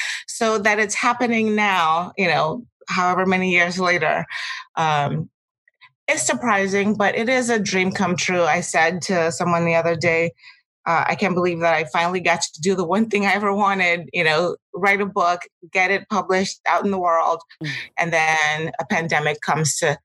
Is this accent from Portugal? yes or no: no; Nigeria; also born or lived in Houston, Texas / California; now in Portland, United States; Yes, I was raised in Nigeria, and I came to the States. Texas was the first American state that I lived in. I lived in Houston for a few years, moved to California